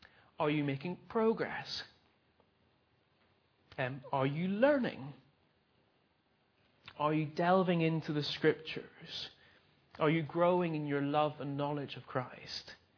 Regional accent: Northern Ireland, United Kingdom; back in my home country, Northern Ireland

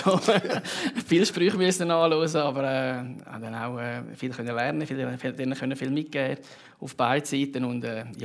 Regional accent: Saas im Prättigau, Graubünden, Switzerland; ich bin ganz ein normaler, gebürtiger Saaser in Prättigen aufgewachsen

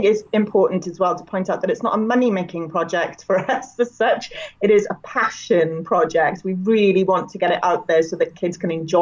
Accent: Wales, United Kingdom; I am Welsh and 5 foot 2, traditionally short with a short Welsh face.

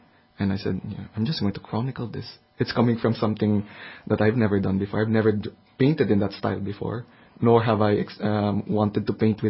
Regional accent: Philippines; moved away as an adult; also born or lived in Manila; now in Brussels, Belgium; I hailed from the Philippines, and I graduated from architecture school there I think in around 2008, and then I started practicing in Manila for 2 years, and then the opportunity came for me to come over and work in Brussels with Procter & Gamble.

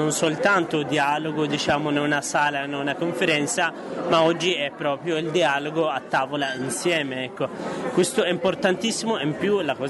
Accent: Yemen; a iniziare dal mio paese di origine, Yemen

